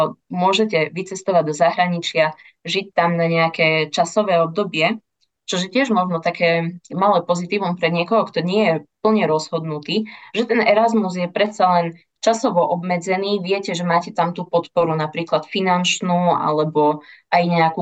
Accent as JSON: {"language": "Slovak", "town": "Košice", "region": "Košice Region", "country": "Slovakia", "said": "S tým, že som z Košic, tak Banská Bystrica mi relatívne vyhovovala."}